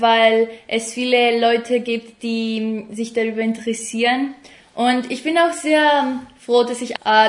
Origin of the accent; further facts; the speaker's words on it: Greece; also born or lived in Germany; bin aus Griechenland und Deutschland.